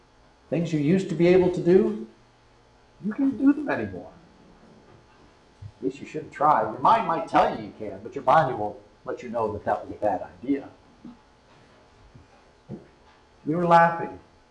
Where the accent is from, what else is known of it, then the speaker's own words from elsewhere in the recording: Akron, Ohio, United States; I grew up in Akron, Ohio.